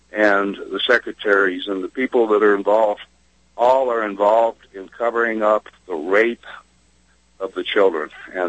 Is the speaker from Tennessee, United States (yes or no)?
no; Colorado, United States; from Colorado, the Columbine investigator.